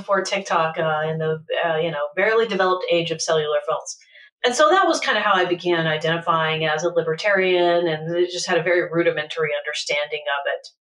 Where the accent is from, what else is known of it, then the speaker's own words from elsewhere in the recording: Texas, United States; also born or lived in California; I used to live in California. I've lived all of my adult life in California, but I grew up in Texas.